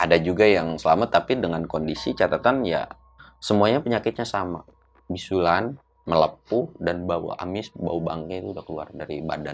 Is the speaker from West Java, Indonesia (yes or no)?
yes; Jampang, West Java, Indonesia; wih Jampang, udah pasti gue sih tidak menjelekan kampung gue sendiri.